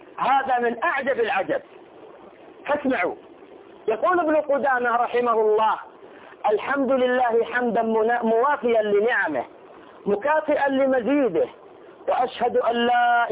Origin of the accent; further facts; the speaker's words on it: Saudi Arabia; ونحن بلديهم ونعرفهم في رؤوس الحزبية عندنا في المملكة العربية السعودية